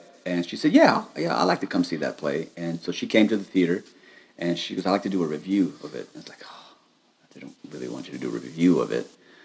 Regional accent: United States; being an American, going to Scotland

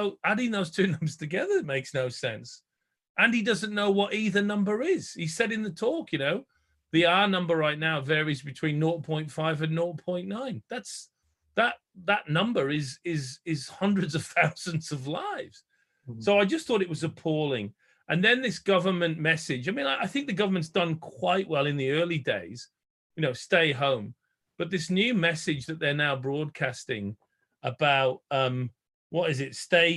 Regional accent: United Kingdom; now in Australia; I am British, by the way. Some people don't realize I'm married to an Australian. And she forced me at gunpoint to live in Australia, but I am a British citizen, not an Australian citizen. And I do spend quite a lot of time back home in Blighty.

